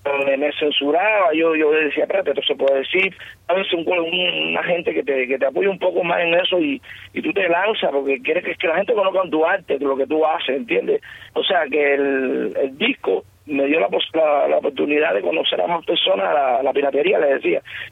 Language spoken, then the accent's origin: Spanish; Cuba